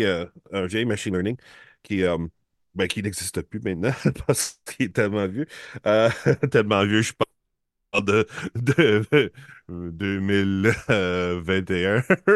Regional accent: Ontario, Canada

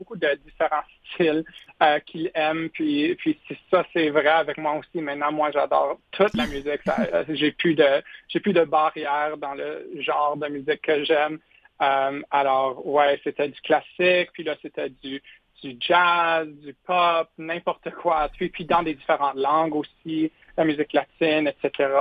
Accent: Ottawa, Ontario, Canada; Je viens d'Ottawa.

